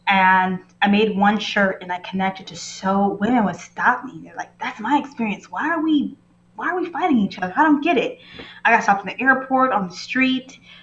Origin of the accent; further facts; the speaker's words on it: Los Angeles, California, United States; So it started with my experience in Los Angeles, growing up in Los Angeles and going to a predominantly white high school